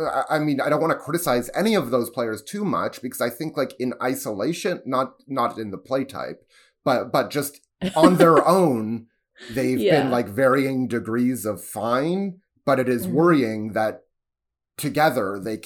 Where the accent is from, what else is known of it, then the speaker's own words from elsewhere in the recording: Toronto, Ontario, Canada; just about being a Canadian and a Torontonian in general when you're viewing yourself in contrast to the United States.